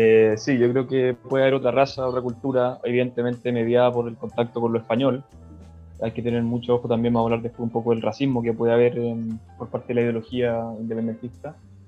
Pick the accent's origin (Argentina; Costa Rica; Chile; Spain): Chile; Santiago, Santiago Metropolitan; also born or lived in Temuco; era santiaguino, soy santiaguino, vivo en Santiago y por circunstancias de la vida me tocó vivir en la Araucanía 2 años en la región de, perdón, en la ciudad de Temuco.